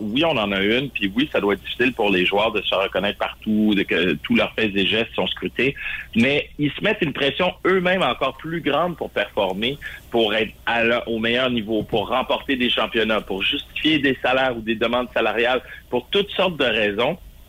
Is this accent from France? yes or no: no; Quebec, Canada; Puis ça va faire bouger les choses chez nous, au Québec en particulier.